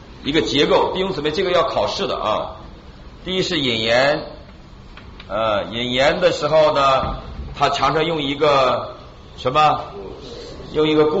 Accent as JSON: {"language": "Chinese", "country": "China", "lives_now": "United States", "said": "作为中国人，我常常想到我们小的时候读过毛泽东的一个纪念白求恩"}